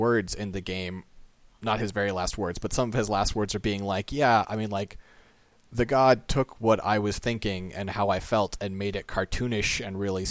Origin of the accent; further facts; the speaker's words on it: United States; Is my personal perspective as an American.